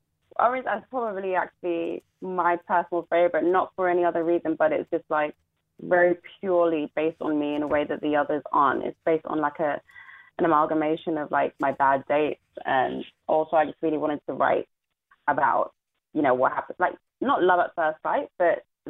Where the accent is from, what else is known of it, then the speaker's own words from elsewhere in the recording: Nigeria; And also, I'm Nigerian.